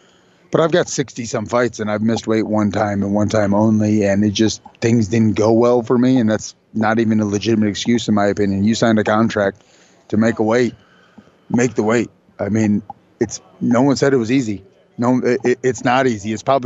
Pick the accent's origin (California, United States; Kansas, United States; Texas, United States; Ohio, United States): Ohio, United States; Toledo; Born and raised in Toledo, Ohio. So kind of Toledo is Detroit's little brother.